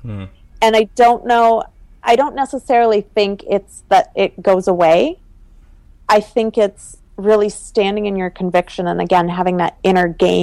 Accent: Midwest, United States; So I grew up in the Midwest. I almost stayed in Minnesota and didn't go back to Italy for my grad school option.

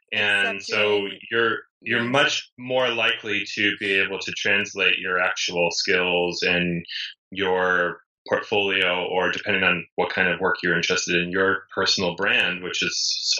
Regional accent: East Coast, United States; I grew up in the East Coast where it snowed a lot.

